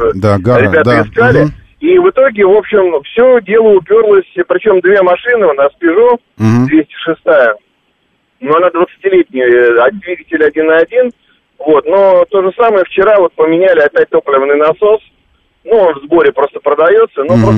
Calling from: Moscow, Russia; тоже из Москвы.

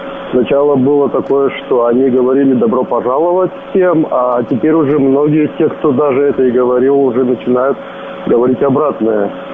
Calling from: Germany; Я звоню из Германии.

